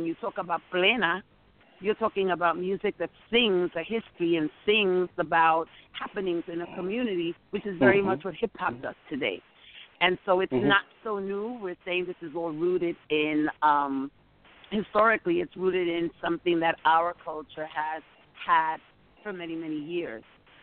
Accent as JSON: {"language": "English", "region": "New York", "country": "United States", "tie": "born there", "said": "when I was born in El Barrio over 50 years ago"}